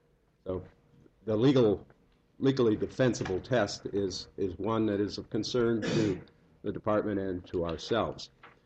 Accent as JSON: {"language": "English", "town": "Anchorage", "region": "Alaska", "country": "United States", "said": "Trust me, I'm from Anchorage. I'm here to help."}